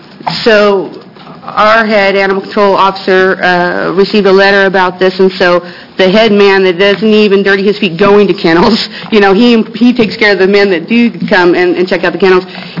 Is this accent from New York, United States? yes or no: no; Oregon, United States; I'm from Douglas County, Oregon.